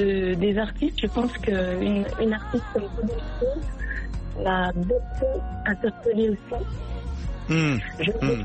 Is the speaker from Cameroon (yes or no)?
yes; Cameroon; moved away as an adult; now in France; Je suis née au Cameroun, j'ai grandi, j'ai fait mon école primaire, secondaire, l'université, et je suis venue en France pour poursuivre mes études après mon baccalauréat. Je suis en France depuis 2003.